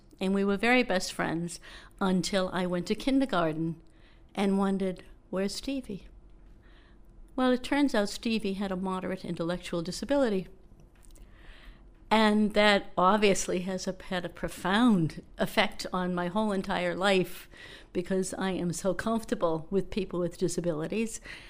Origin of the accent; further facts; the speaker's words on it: Boston, Massachusetts, United States; I grew up initially in South Boston, Massachusetts, in the projects, what's known here as the Flats, and then moved to a lower middle class area we thought was quite lofty at the time, a two-family house.